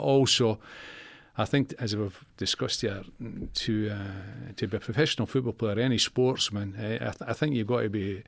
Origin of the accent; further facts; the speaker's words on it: Scotland, United Kingdom; now in Leeds, United Kingdom; But when I came down from Leeds, to Leeds from Scotland, Don Revie put me between Eddie Gray and Peter Lorimer to get stripped